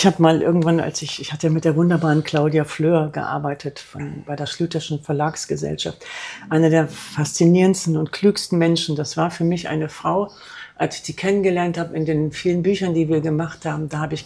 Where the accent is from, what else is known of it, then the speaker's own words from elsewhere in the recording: West Germany, Germany; für mich als Wessi nicht